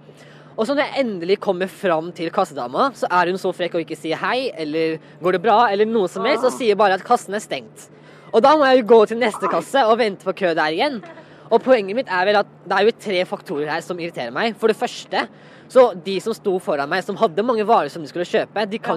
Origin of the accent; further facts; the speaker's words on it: Pakistan; Ja, jeg er fra Pakistan også